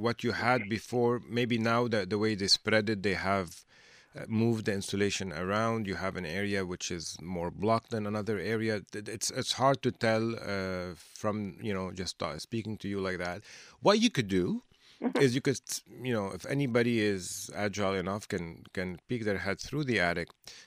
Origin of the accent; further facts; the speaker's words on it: Canada; the thing that we have, we're the most proud of is that we're Canadian.